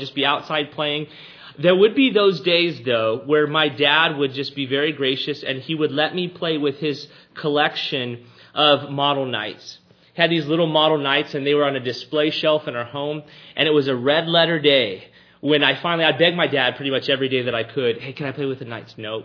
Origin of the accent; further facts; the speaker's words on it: Robstown, Texas, United States; Now, when I was a young boy growing up in Robstown, Texas, it is safe to say that I was the uncontested king of the military diorama in my neighborhood.